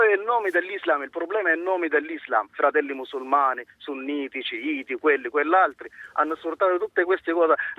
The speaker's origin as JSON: {"language": "Italian", "country": "Sudan", "second_language": "Italian", "moved": "yes", "lives_now": "Rome, Italy", "said": "Io sono da 13 anni che sto qua in Italia, a Roma, e sono d'origine sudanese."}